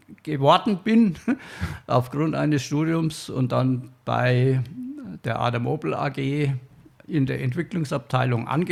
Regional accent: Bavaria, Germany; Als Franke sagt man Servus.

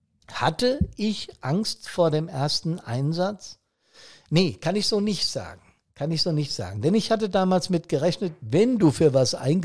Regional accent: Bad Soden am Taunus, Hesse, Germany; meine Anfänge in der Freiwilligen Feuerwehr meiner Heimatstadt Bad Soden am Taunus habe ich noch genau im Rückblick im Kopf.

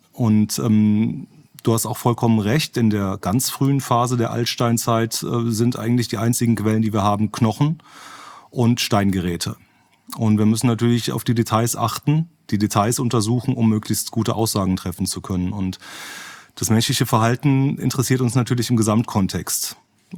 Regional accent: Trier, Rhineland-Palatinate, Germany; ich komme ja ursprünglich aus Trier

